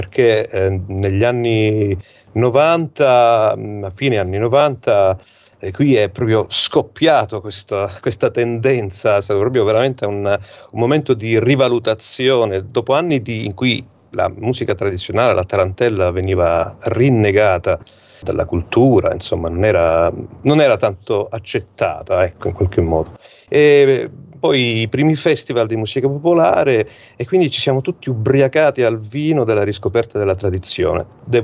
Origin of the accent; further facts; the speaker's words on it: Germany; now in Calabria, Italy; Io sono nato e cresciuto in Germania, poi sono trasferito in Calabria